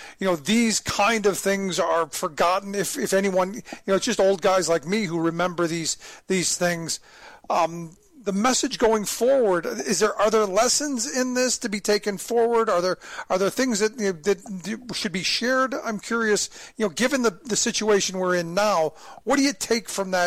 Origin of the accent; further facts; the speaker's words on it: Ohio, United States; also born or lived in Pennsylvania; Not at the levels that I'm used to growing up in Ohio or living in Pennsylvania